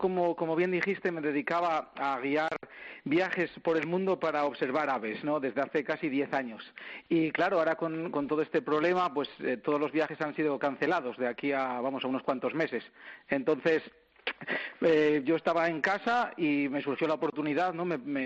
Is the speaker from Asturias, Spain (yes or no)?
yes; Salinas, Asturias, Spain; yo, por suerte, vivo en este sitio desde que nací, en Salinas